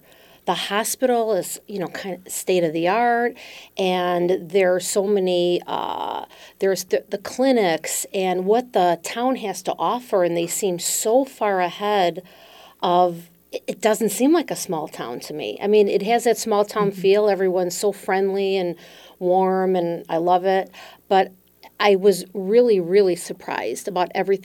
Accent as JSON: {"language": "English", "town": "Chicago", "region": "Illinois", "country": "United States", "lives_now": "Mountain Home, United States", "said": "I came down from Chicago, from the city."}